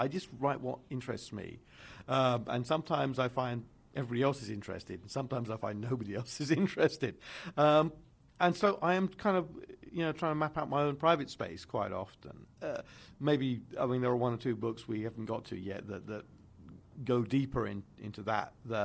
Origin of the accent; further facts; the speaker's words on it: London, United Kingdom; I'm also a Londoner.